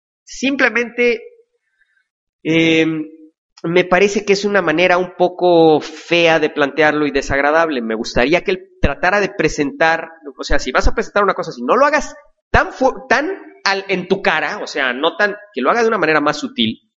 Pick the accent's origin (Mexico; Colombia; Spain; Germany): Mexico; Sí, o sea, así es México, tiene razón. Así somos los mexicanos.